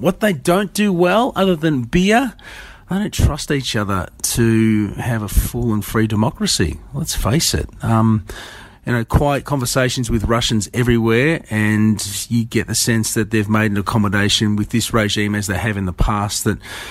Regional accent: Australia; as an Australian

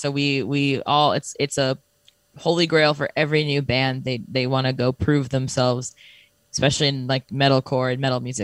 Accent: Alabama, United States; now in Canada; I grew up in Alabama before I moved to Canada.

